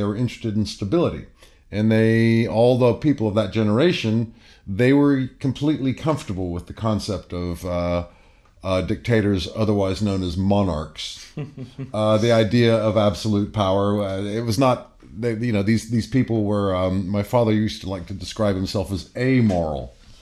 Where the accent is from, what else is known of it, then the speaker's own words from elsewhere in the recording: Alexandria, Virginia, United States; born there; my daddy was away on business, and I was born in Virginia, Alexandria, Virginia, which is a suburb of the CIA.